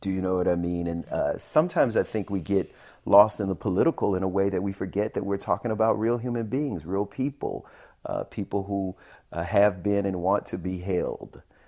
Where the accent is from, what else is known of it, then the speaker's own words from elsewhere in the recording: Shreveport, Louisiana, United States; when I was a kid growing up in Shreveport, police would hassle us.